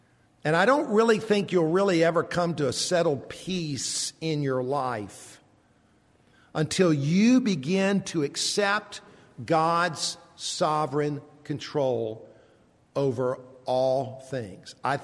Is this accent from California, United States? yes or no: no; Columbia, South Carolina, United States; also born or lived in Athens, Georgia; And then when we were 3 years old, we moved from Athens, Georgia. My little sister, Rossi, had been born. And we picked up and we moved to Columbia, South Carolina. And that's where I grew up.